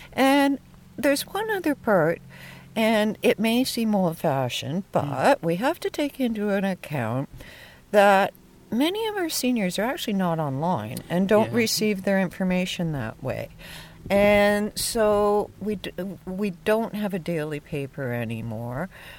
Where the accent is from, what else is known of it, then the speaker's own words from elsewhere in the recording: Guelph, Ontario, Canada; I grew up in Guelph, and when I came back 8 years ago and made my home in Ward 2